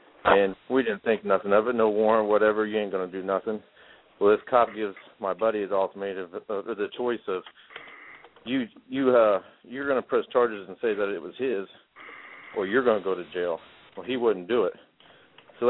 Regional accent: Illinois, United States; I'm from Illinois, and I was dating a girl that's a few years younger than me.

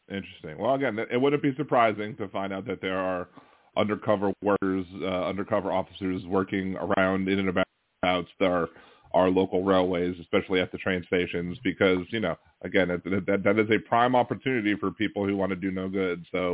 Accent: Baltimore, Maryland, United States; I mean, I'm from Baltimore originally

